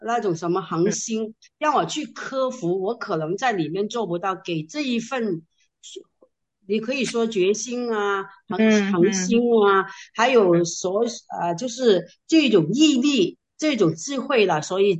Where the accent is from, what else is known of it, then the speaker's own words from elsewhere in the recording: Guangdong, China; 我们广东人说，就是不是只有一把